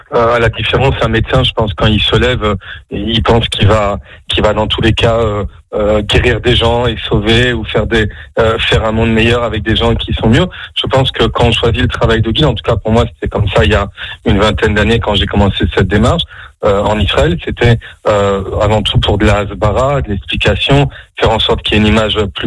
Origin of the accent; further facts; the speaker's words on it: France; moved away as an adult; à 4000 km, j'ai grandi en France, jusqu'à l'âge de 18 ans.